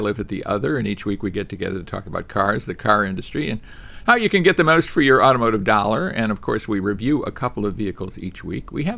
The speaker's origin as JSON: {"language": "English", "region": "Illinois", "country": "United States", "said": "I come from Illinois, so right across the border there."}